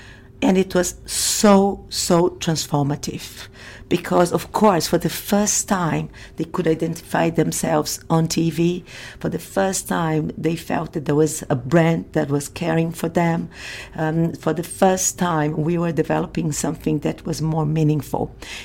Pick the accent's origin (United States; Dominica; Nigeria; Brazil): Brazil; I'm from Brazil